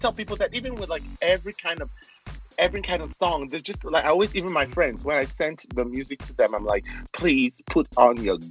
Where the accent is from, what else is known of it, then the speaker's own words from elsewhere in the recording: Cameroon; People love the fact that I came from Cameroon. People love the fact that I spoke differently.